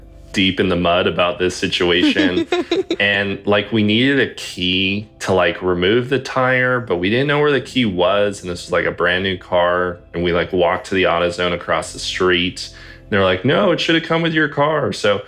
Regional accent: Los Angeles, California, United States; I'm 28. I'm from Los Angeles

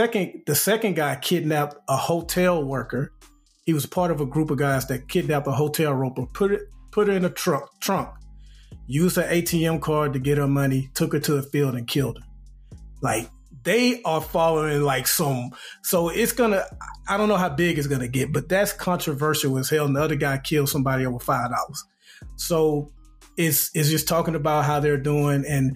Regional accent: Alabama, United States; But generally, growing up in Alabama, we didn't really, like, we pretty much lived what I would think a normal life, whatever.

